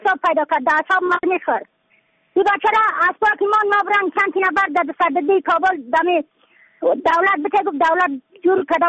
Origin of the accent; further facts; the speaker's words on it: Badakhshan, Afghanistan; از بدخشان هستم، مرکز بدخشان،